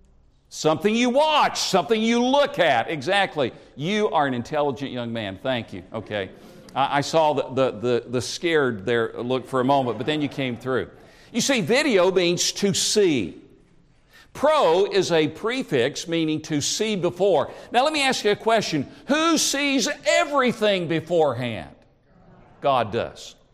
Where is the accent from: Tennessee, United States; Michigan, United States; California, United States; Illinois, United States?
Tennessee, United States; born there; You know, I was born in East Tennessee.